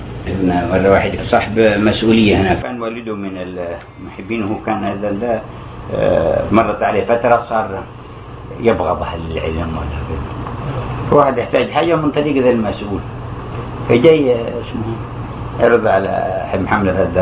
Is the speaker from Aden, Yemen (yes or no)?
no; Hadhramaut, Yemen; وقت شدة شيعية عندنا في حضرموت